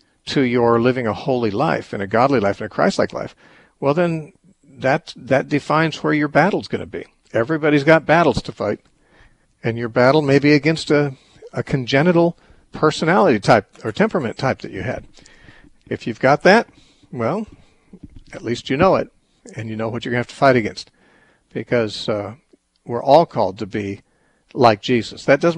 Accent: Ireland; However, it's wrong to say, well, because I'm Irish, of course I'm going to get angry a lot.

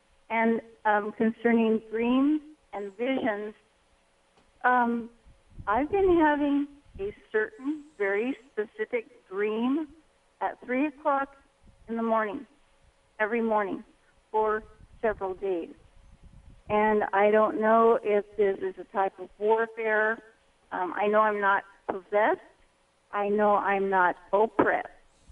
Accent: England, United Kingdom; Well, that's because I speak both languages, and I am English, but.

